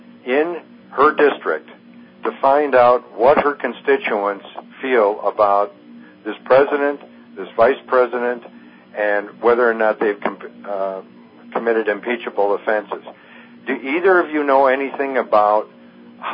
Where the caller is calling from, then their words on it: Tucson, Arizona, United States; also born or lived in Wisconsin; by the way, I'm calling from Tucson, but I have roots in Wisconsin.